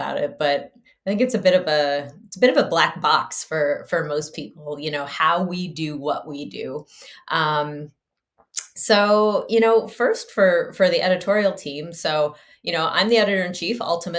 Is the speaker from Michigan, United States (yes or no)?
yes; Michigan, United States; I was born in Michigan, I grew up on a dirt road and had a pickup truck